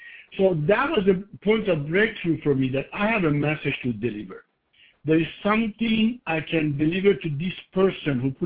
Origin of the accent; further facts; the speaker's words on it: Iran; English is a second language; moved away as an adult; I'm born and raised in the Middle East. I'm born and raised in Iran. Obviously, you can hear my accent.